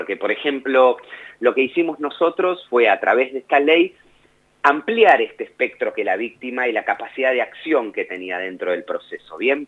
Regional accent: Avellaneda, Buenos Aires Province, Argentina; Yo soy familiar de víctima, soy abogado, como te dije, soy de Avellaneda.

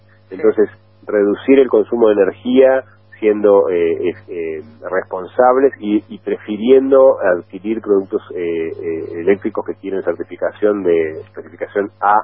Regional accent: General Madariaga, Buenos Aires Province, Argentina; Mira, yo soy de General Madariaga, ahí cerquita de Pinamar. De hecho, no estoy hoy en Madariaga porque vine a Buenos Aires por un trámite, porque estoy de vacaciones, pero tuve que venir. Me crié en Madariaga

